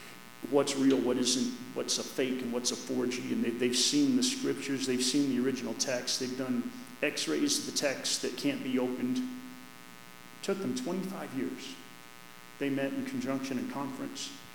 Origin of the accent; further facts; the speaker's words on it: Kansas, United States; also born or lived in Oklahoma; You know, I'm from Kansas and Oklahoma, man. We're rich, moist dirt.